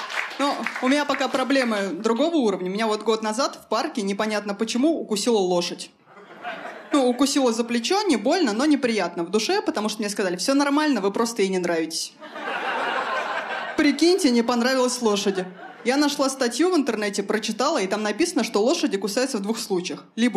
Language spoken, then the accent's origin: Russian; Moscow Oblast, Russia; Я из Подмосковья, сейчас снимаю квартиру